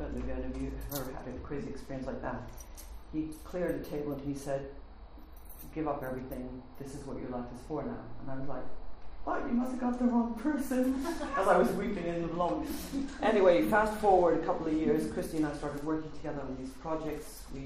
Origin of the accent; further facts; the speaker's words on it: California, United States; I grew up in California, so I crossed the California-Mexico border, but nothing prepared me for what I saw here.